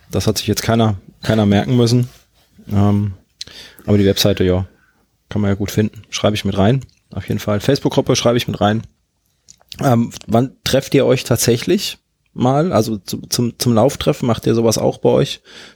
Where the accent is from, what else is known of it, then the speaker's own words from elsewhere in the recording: Karlsruhe, Baden-Württemberg, Germany; Ja, als Karlsruher ist alles Schwaben, was auf der Seite ist.